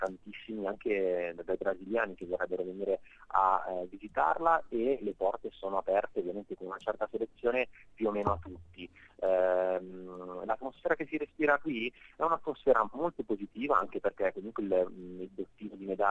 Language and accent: Italian; Milan, Lombardy, Italy; Diciamo che da milanese, da italiano